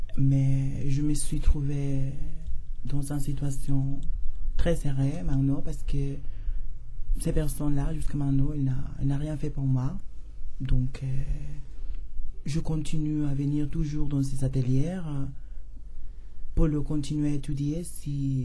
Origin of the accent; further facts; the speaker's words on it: Béthune, Hauts-de-France, France; now in Paris, France; Voilà, donc je suis trans parisienne. Bon, je suis originaire de Béthune et j'ai 34 ans.